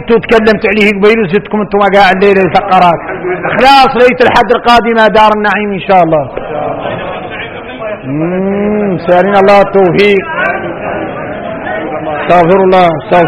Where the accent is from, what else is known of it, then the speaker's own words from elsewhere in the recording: Mauritania; وهو إحنا موريتاني عندنا شيء في الوقت